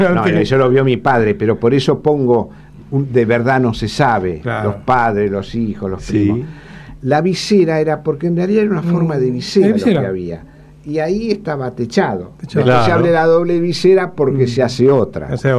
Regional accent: Piñeiro, Buenos Aires Province, Argentina; born there; Porque yo nací en Piñeiro.

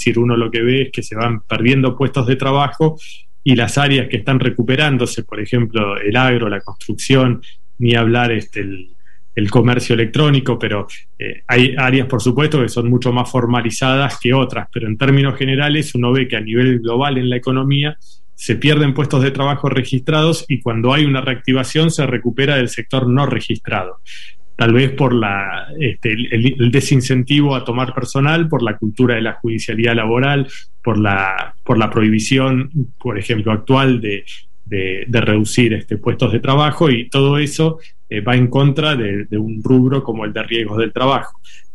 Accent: Argentina; está en nuestras manos como argentinos

